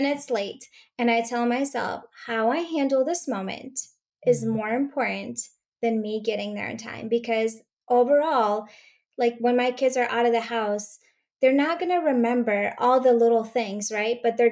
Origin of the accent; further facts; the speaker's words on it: Latvia; So my mom, I grew up in Latvia. That's where I was born.